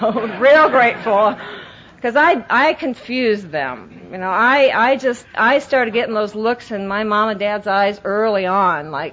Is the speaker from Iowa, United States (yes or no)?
yes; Iowa, United States; You know, I grew up in Iowa, and it was like, oh, my first resentment.